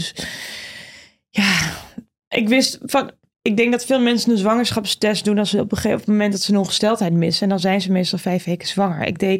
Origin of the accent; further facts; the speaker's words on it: Friesland, Netherlands; Want ook dan als Fries